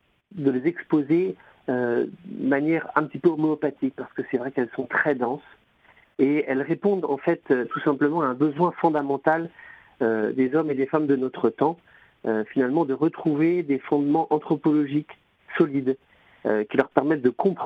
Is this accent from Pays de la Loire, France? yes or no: yes; Pays de la Loire, France; je suis de Vendée.